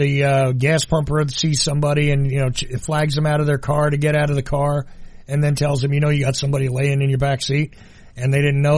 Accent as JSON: {"language": "English", "region": "New Jersey", "country": "United States", "tie": "born or raised there", "said": "I grew up in New Jersey, and Jersey's one of the two states in the country that actually has a law against people pumping their own gas."}